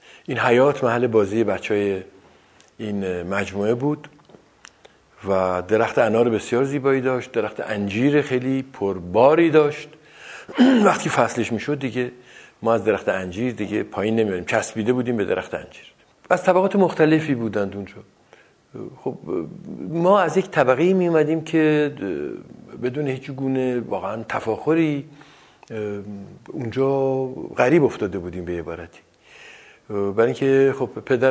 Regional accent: Rasht, Gilan, Iran; من اونجا به دنیا اومدم. من تنها فرزند پدر و مادرم هستم، بچه های دیگه نمیموندن و تا وقتی که پدرم زنده بود در همون رشت زندگی کردیم. بنابراین من یک ترکیب خیلی عجیب و غریبی هستم از ترک و رشتی

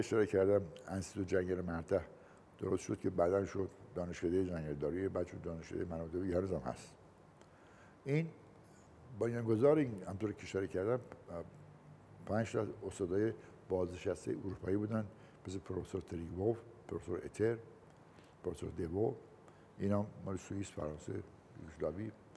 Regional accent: Rasht, Gilan, Iran; گفتم من بچه رشتم

